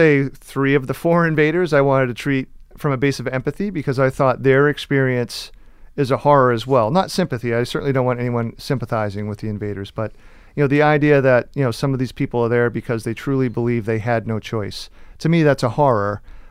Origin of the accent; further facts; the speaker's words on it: New England, United States; Particularly growing up in New England, where there's, still the Gothic Puritan is a big part of where I grew up and still live.